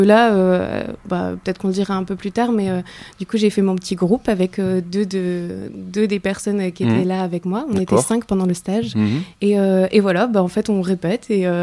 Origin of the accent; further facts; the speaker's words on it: Juan-les-Pins, Provence-Alpes-Côte d'Azur, France; also born or lived in Bayonne; Mais moi, je suis née à Bayonne, mais j'ai fait la plupart de ma vie, du coup, dans le sud-est, à côté de Nice, à Juan-les-Pins, exactement.